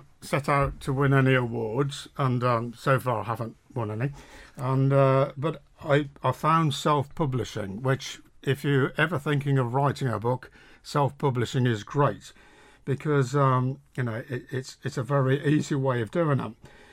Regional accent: Birmingham, West Midlands, United Kingdom; And so it's all about growing up in Birmingham in the 1970s.

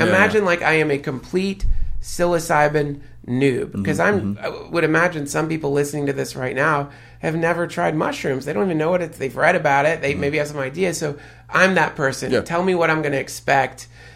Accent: the South, United States; Hell no. I'm from the South too, man.

